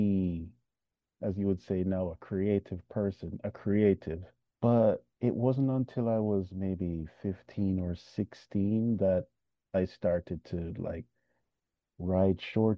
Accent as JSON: {"language": "English", "town": "Montego Bay", "region": "Saint James", "country": "Jamaica", "tie": "born or raised there", "lives_now": "Hiroshima, Japan", "said": "it's how hard real change is for us boys growing up in Montego Bay."}